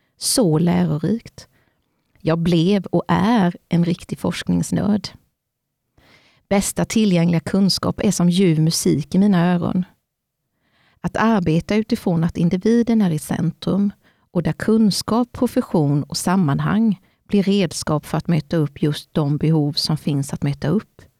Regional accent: Vetlanda, Jönköping County, Sweden; 29 juni 1974 föddes jag … och jag växte upp i Vetlanda.

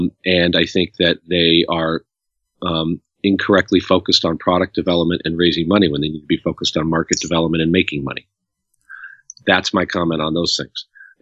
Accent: California, United States; I grew up here in the Valley, so I remember Magic

